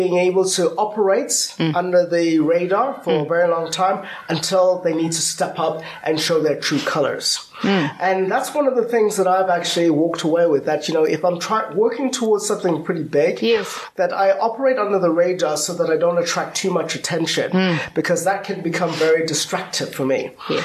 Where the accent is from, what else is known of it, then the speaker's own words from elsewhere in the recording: United Kingdom; So my time in the UK, you know, was an interesting time. I grew up in the Margaret Thatcher era.